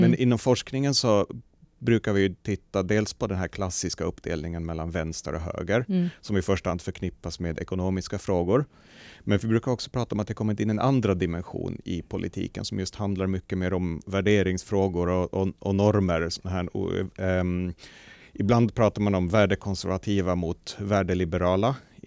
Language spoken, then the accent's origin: Swedish; Sweden; moved away as an adult; now in Finland; jag flyttade ursprungligen till Finland från Sverige under studietiden